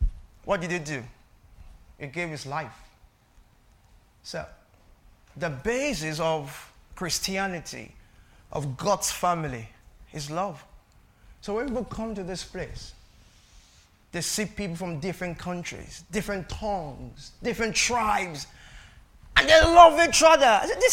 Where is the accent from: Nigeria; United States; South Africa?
Nigeria; regardless of who you are, I came from Nigeria, I have people from different places here.